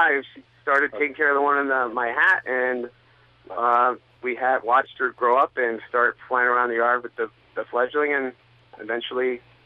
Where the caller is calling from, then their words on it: Saratoga Springs, New York, United States; Saratoga Springs.